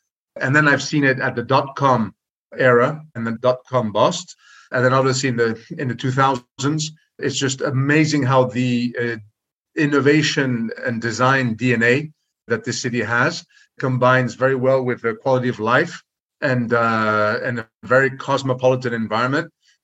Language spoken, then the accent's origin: English; New York, United States; born there; I was born in New York of a French mother, a Hungarian father. I, in that sense, consider myself a French-Hungarian. However, obviously, having been born in the United States